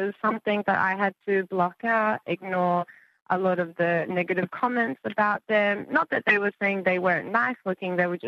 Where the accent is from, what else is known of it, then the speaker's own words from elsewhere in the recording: Brisbane, Queensland, Australia; now in Cook Islands; I am 27 years old, born and raised in Australia, in Brisbane. However, I've been residing at Cook Island for about 5 years now